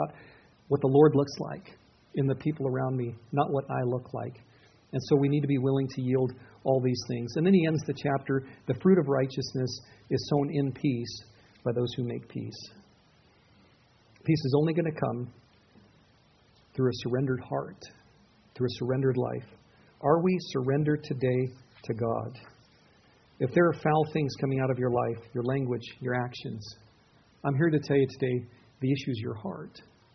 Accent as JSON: {"language": "English", "country": "Ireland", "said": "I'm Irish. That's why I picked that."}